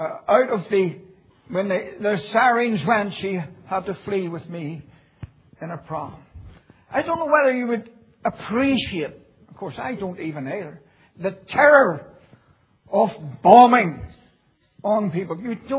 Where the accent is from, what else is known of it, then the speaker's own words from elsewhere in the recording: Belfast, Northern Ireland, United Kingdom; born there; In the providence of God, I was born in Belfast City on the 5th of September 1940.